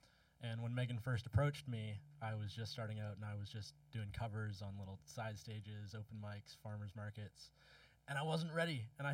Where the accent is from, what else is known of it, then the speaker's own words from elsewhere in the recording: British Columbia, Canada; I grew up in the Skeena Valley for most of my childhood and then in the Kitwunga Valley since a few years ago.